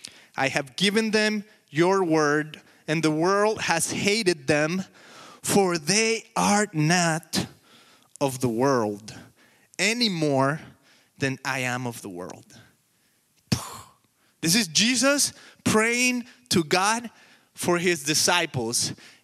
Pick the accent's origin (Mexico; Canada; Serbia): Mexico; now in United States; So technically, I'm an alien. I'm from Mexico. And I'm an alien in the United States.